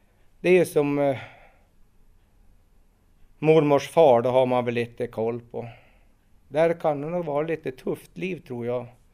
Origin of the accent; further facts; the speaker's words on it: Strömsund, Jämtland County, Sweden; born there; är född i Strömsund på... Ja, jag föddes i Strömsund på BB så länge det fanns kvar då. Och född 61. Har bott i Strand större delen av mitt liv.